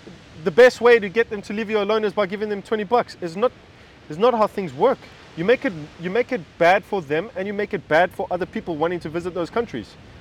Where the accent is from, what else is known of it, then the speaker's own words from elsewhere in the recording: South Africa; I'm South African.